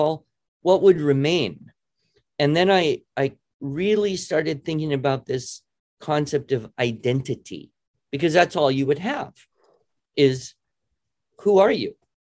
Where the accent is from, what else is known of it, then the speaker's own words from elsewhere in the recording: United States; And then I might get into, I'm an American.